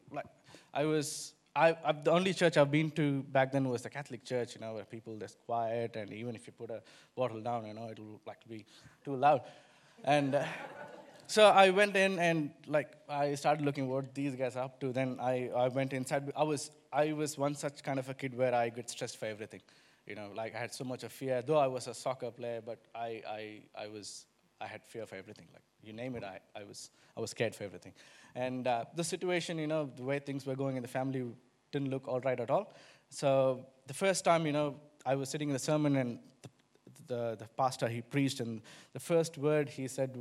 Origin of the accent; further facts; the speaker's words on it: South India, India; I come from South India. I grew up in a family where my mom comes from a Catholic background and dad comes from a Hindu family.